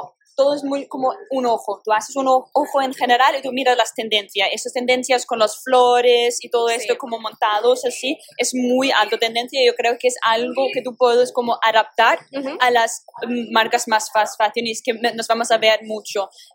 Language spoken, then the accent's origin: Spanish; Copenhagen, Capital Region of Denmark, Denmark; Y después a mi tierra en Copenhague.